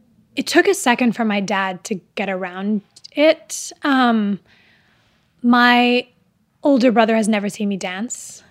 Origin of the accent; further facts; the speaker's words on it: Dubai, United Arab Emirates; especially growing up in Dubai